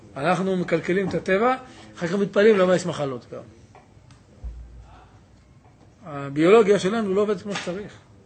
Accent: Jerusalem, Jerusalem District, Israel; born there; אני לא קיבוצניק. נולדתי בירושלים. ירושלים ותיקים.

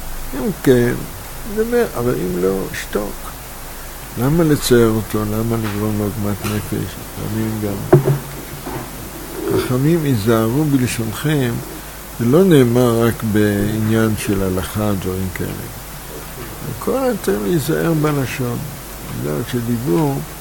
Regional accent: Jerusalem, Jerusalem District, Israel; עכשיו אני ירושלמי.

